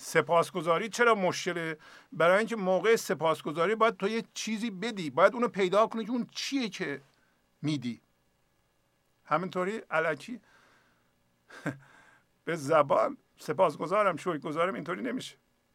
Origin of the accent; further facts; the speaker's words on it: Iran; ما ایرانی هستیم، هیچ کس نمیتونه حرفی بزنه در این مورد